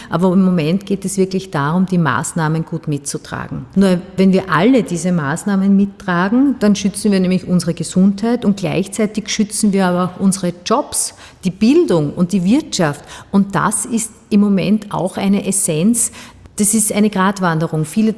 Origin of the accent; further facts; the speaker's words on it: Styria, Austria; Die Steiermark ist halt meine Heimat.